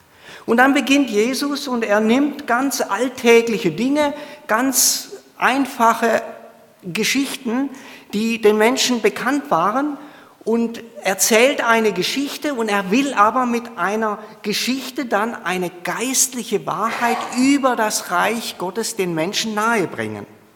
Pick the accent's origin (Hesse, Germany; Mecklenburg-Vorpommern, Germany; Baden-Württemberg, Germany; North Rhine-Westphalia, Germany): Baden-Württemberg, Germany; Ich komme aus der Nähe von Pforzheim, bin verheiratet, habe zwei Söhne